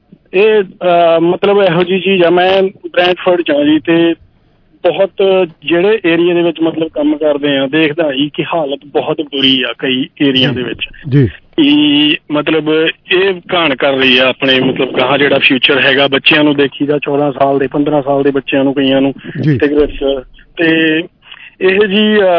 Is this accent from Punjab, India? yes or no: no; Uttar Pradesh, India; ਹੁਣ ਅਸੀਂ ਯੂਪੀ ਤੋਂ ਆ ਜੀ, ਕਿਉਂਕਿ ਪਹਿਲੇ ਬਜ਼ੁਰਗ ਸਾਡੇ ਪੰਜਾਬੋਂ ਯੂਪੀ ਉੱਠ ਕੇ ਗਏ